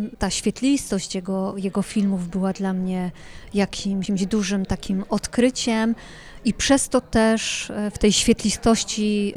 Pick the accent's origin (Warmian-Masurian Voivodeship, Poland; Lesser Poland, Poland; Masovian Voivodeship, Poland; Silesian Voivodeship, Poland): Lesser Poland, Poland; ten obszar, w którym teraz mieszkam, on jest niedaleko mojej rodzinnej wsi, to jest pasmo Jaworzyny Krynickiej